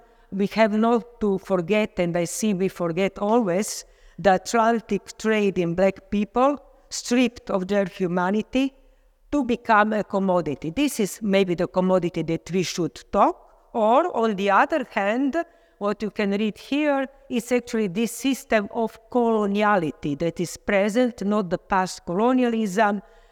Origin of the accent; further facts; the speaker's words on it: Slovenia; because I'm coming from Slovenia. I live there and work there